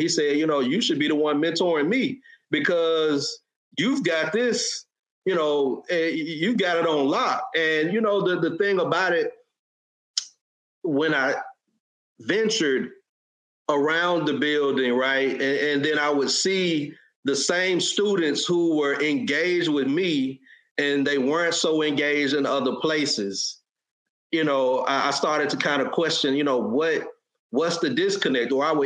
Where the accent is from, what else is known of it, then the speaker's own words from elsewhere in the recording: Memphis, Tennessee, United States; I grew up in Fraser, which is in North Memphis. We experienced white flight.